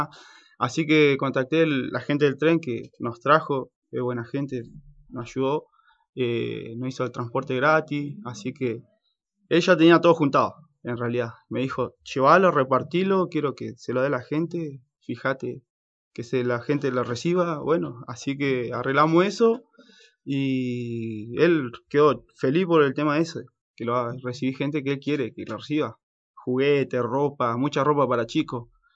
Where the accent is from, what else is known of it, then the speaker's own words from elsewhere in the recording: Ingeniero Jacobacci, Río Negro, Argentina; Sí, soy de Jacobacci, con orgullo lo decís porque sos allá, un pueblo chico, y salí a un lugar grande